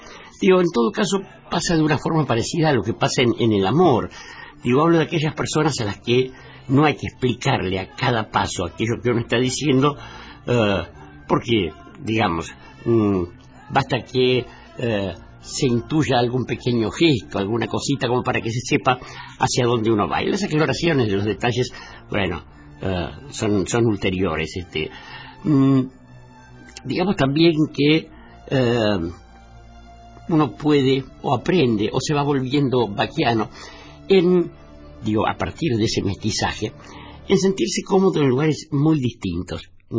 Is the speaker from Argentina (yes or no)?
yes; Buenos Aires, Argentina; yo soy un tipo de ciudad, yo nací en Barracas, nací en Martí García de Montes de Oca, he vivido el grueso de mi vida en dentro de los confines de la ciudad de Buenos Aires, pero podría decirse que soy un tipo que viene del campo